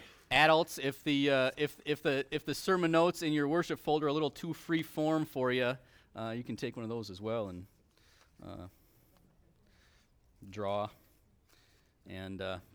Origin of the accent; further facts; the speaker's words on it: Seattle, Washington, United States; also born or lived in Portland; I'm from Seattle, and we lived in Portland